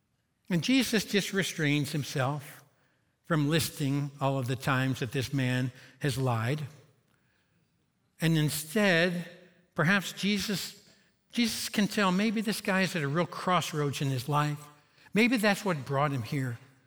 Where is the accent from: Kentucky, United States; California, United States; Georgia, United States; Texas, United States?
Kentucky, United States; accent: Kentucky country accent; Then all of a sudden, he starts picking on me for a Kentucky country accent.